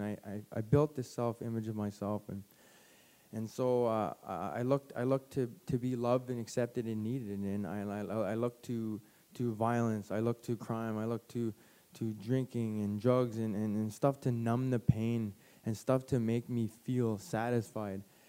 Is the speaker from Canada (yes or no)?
yes; Calgary, Alberta, Canada; So I'm 35 years old. I'm from Calgary, Alberta